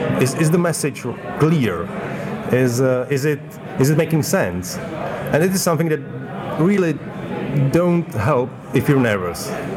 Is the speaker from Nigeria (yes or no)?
no; Czechia; English is a second language; I come from Czech Republic